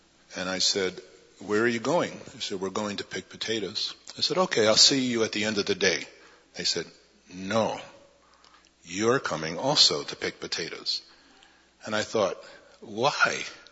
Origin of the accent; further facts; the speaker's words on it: New York City, New York, United States; And I came from New York City. I'm a city dude.